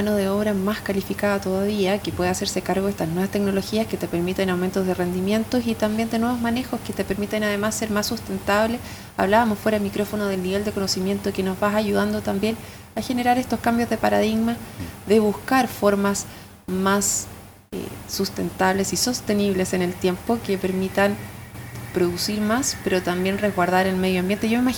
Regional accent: Santiago, Santiago Metropolitan, Chile; yo vengo de Santiago y no tenía idea cómo se movía a nivel de campo.

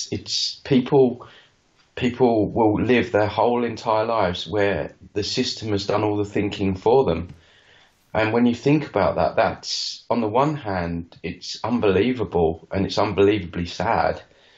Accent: East of England, United Kingdom; and I come back to my hometown down here in Essex, which is near London, east of London.

